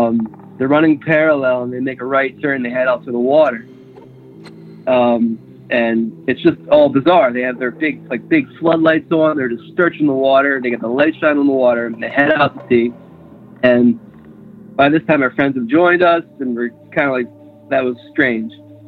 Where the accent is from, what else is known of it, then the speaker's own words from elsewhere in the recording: Baltimore, Maryland, United States; I'm from Baltimore. I have a little UFO story.